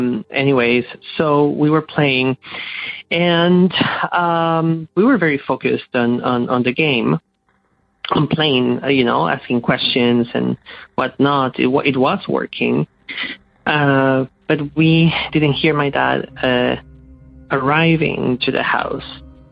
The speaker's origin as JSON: {"language": "English", "country": "Peru", "tie": "born or raised there", "lives_now": "Toronto, Canada", "said": "So I am Canadian, but I was born and raised in Peru in South America."}